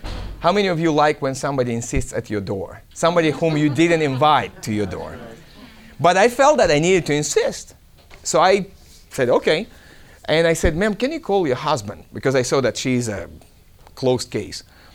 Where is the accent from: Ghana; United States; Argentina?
Argentina; English is a second language; moved away; we didn't have money for those classes because we came from Argentina.